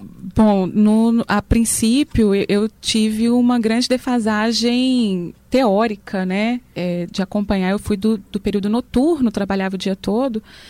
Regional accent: Santa Luzia, Minas Gerais, Brazil; Eu sou moradora de Santa Luzia, né? Do próprio bairro Palmital. Nascida e crescida no Palmital. Vivi lá, estudei nas escolas da região

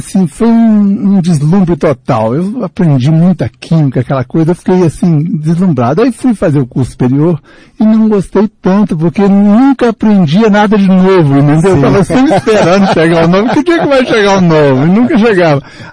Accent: Belo Horizonte, Minas Gerais, Brazil; Sou de Belo Horizonte. Meus pais são do interior, né? Sim. Mas eu sou já de daqui. Belo Horizonte, daqui.

